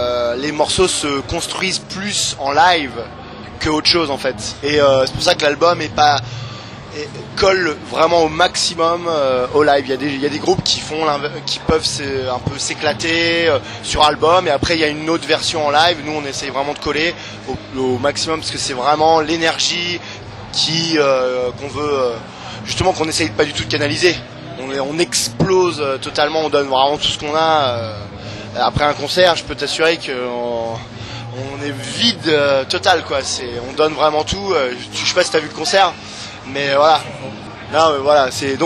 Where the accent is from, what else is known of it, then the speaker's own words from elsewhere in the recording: Paris, Île-de-France, France; On est de Paris.